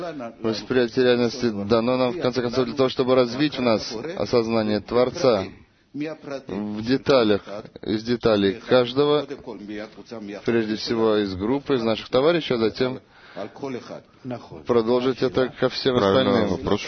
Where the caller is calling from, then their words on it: Netanya, Central District, Israel; из Натании.